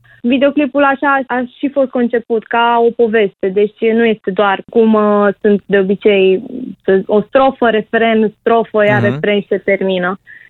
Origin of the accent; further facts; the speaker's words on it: Constanța, Constanța County, Romania; Eu sunt din Constanța, că la un moment dat ne întâlneam cu prietenii din Cluj și spuneam, măi, toată ziua voi vă duceți la mare